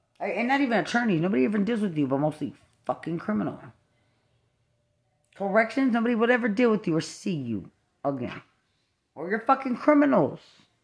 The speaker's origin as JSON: {"language": "English", "town": "Lubbock", "region": "Texas", "country": "United States", "said": "Because I'm from Lubbock, Texas."}